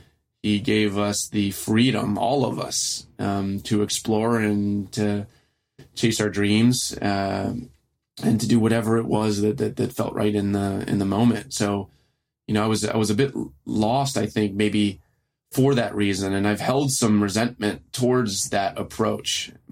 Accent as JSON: {"language": "English", "town": "Baltimore", "region": "Maryland", "country": "United States", "tie": "born or raised there", "said": "And as the older I grew, especially growing up in Baltimore City, the more I saw the reasons that I needed to continue not only ask those questions"}